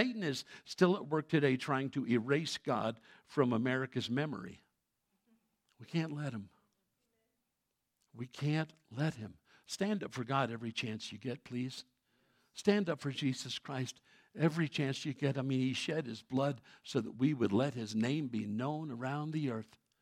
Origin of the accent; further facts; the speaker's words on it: New York City, New York, United States; when I was growing up in New York City at PS1, that was founded by George Washington, public school number one, it was the very first one in New York City.